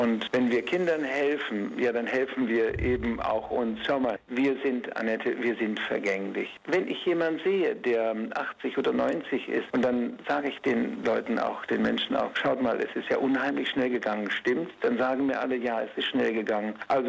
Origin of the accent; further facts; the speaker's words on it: Lower Saxony, Germany; born there; Ich bin in Ostfriesland geboren, dann 1955 sind wir aus Erbschaftsgründen in die DDR gegangen, 1959 mussten wir flüchten und kamen nicht mehr nach Hause in unser Haus in Ostfriesland.